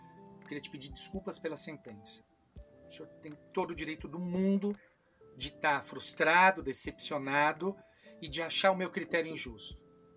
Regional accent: Bebedouro, São Paulo, Brazil; quando eu era criança lá em Bebedouro

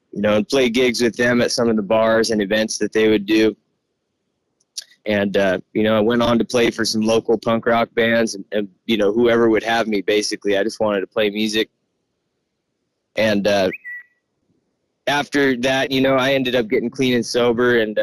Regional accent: Ben Lomond, California, United States; I grew up in the San Lorenzo Valley. I'm from Ben Lomond my whole life. Grew up there, went to SLV, went to elementary school in Boulder Creek.

